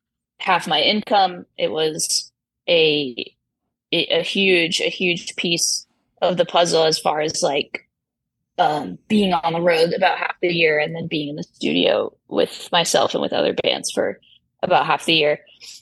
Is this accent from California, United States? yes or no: yes; Woodland Hills, California, United States; Yeah, in Woodland Hills.